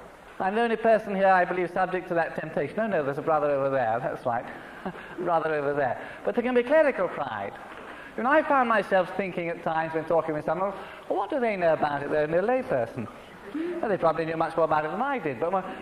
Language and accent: English; United Kingdom; There can be pride of race, pride in nationality. I'm British.